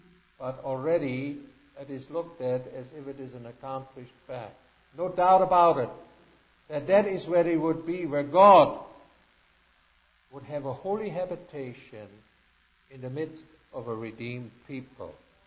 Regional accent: Germany; when I grew up in Germany, we didn't have musical instruments at home

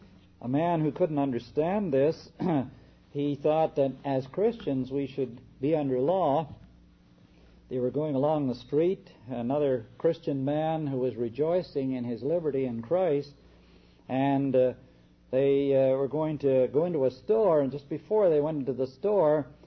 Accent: Canada; I'm a Canadian citizen, and as a Canadian citizen, when I cross the border, we'll say into the United States, I have to declare that I am a Canadian citizen by birth.

